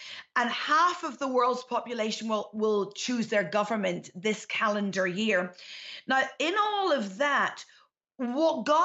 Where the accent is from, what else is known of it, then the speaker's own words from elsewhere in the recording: Ireland; now in Glasgow, United Kingdom; And warm greetings from Glasgow in Scotland. Yes, I'm Irish. But I am living in Glasgow in Scotland.